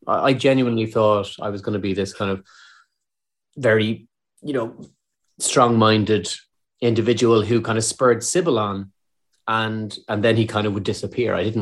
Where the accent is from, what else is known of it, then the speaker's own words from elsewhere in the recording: Ireland; now in United Kingdom; being an Irish actor in the UK as well